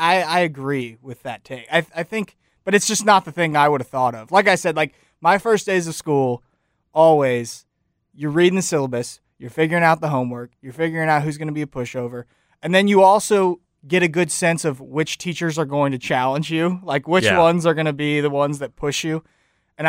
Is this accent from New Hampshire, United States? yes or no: no; Kentucky, United States; Well, I did not grow up in DeSoto County. I grew up in Kentucky